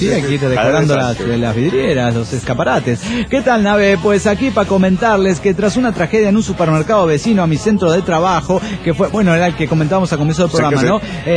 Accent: Manizales, Caldas, Colombia; also born or lived in Tunja / Bogotá; yo soy de Manizales. Crecí allá en Colombia, Manizales, y viví allá hasta que terminé la universidad. Luego me fui a vivir a Tunja, de donde son mis padres.

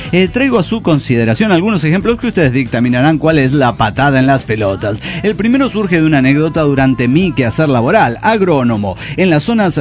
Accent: Ciudad Valles, San Luis Potosí, Mexico; born there; Ciudades Valles, San Luis Potosí, mi ciudad natal

